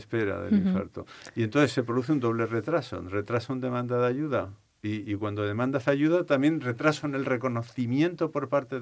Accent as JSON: {"language": "Spanish", "region": "Balearic Islands", "country": "Spain", "said": "de las Baleares, recordándonos mi tierra."}